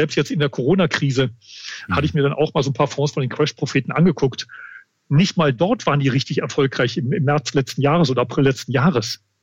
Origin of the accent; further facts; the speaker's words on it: Munich, Bavaria, Germany; ich bin Münchner, steht auch im Personalausweis drauf.